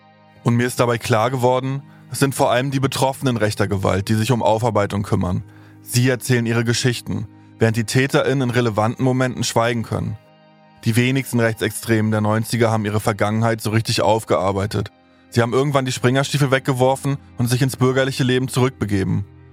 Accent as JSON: {"language": "German", "town": "Stralsund", "region": "Mecklenburg-Vorpommern", "country": "Germany", "tie": "born or raised there", "said": "Ich bin aufgewachsen im Plattenbauviertel Knieper-West in Stralsund. In meiner Kindheit, in den 90ern, haben draußen rechtsextreme Skinheads den Ton angegeben."}